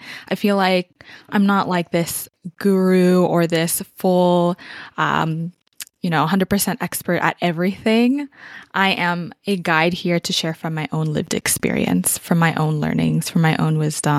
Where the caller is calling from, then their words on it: California, United States; I am calling in from Tamian land, also known as the South Bay Area in California.